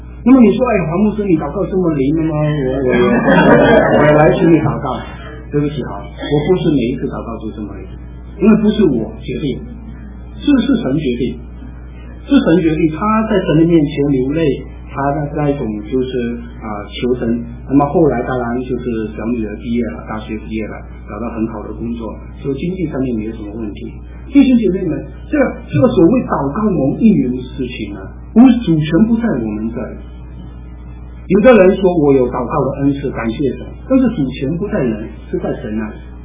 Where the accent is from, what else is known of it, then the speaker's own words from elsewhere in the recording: China; now in Africa; 我们是外人，我们就是说我们中国人就是原则上只娶一个